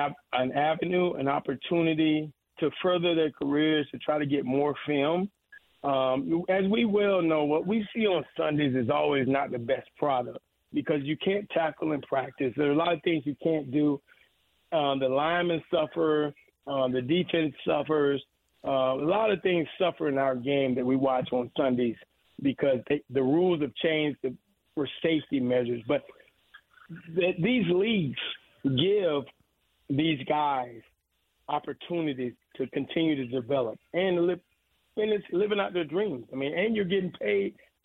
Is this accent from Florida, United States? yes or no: yes; Gainesville, Florida, United States; also born or lived in Ocala; I moved to Gainesville to go to, to high school in Gainesville, where the University of Florida is.